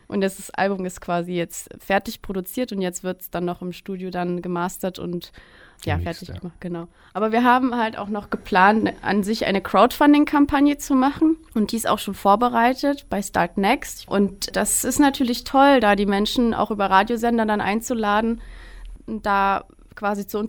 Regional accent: Dessau-Roßlau, Saxony-Anhalt, Germany; also born or lived in Ukraine; Eigentlich kommt meine Familie ursprünglich aus der Ukraine und dann sind wir nach Dessau gegangen. Also Dessau-Roßlau, das ist in Sachsen-Anhalt.

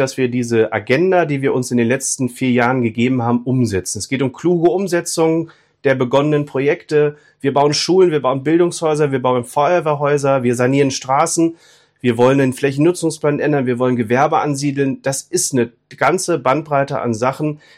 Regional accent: Emmerthal, Lower Saxony, Germany; Ich bin einer von hier, ich komme aus der Gemeinde, ich kenne die Gemeinde

